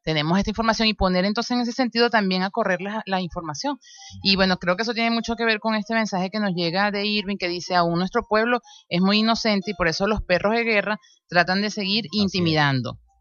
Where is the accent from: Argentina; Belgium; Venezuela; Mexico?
Venezuela; nosotros como pueblo venezolano hemos dado demostraciones increíbles de cómo superar toda una presión ideológica